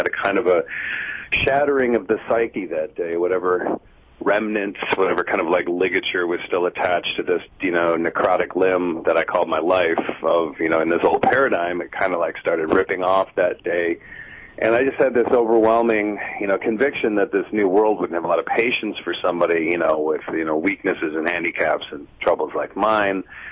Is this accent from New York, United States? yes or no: no; Chicago, Illinois, United States; the long and short of it is that I was raised in Chicago in a conservative family. My mother's family was from a line of working-class immigrants from Sicily.